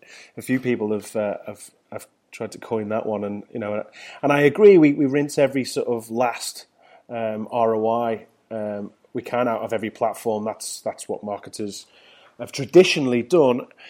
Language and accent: English; United Kingdom; The good thing about being British is there's no such thing as a wrong line. We'll queue up for anything.